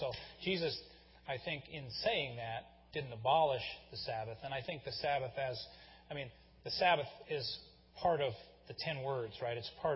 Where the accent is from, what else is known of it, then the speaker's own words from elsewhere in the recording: Cincinnati, Ohio, United States; I mean, when I grew up in Cincinnati, grocery stores, everything was closed on Sunday, right?